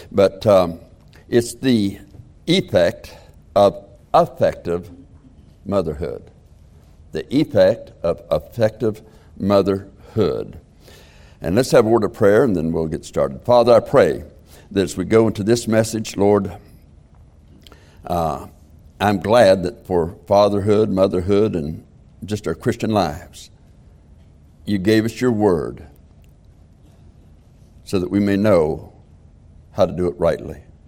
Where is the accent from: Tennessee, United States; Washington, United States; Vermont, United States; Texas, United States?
Tennessee, United States; born or raised there; also born or lived in Ohio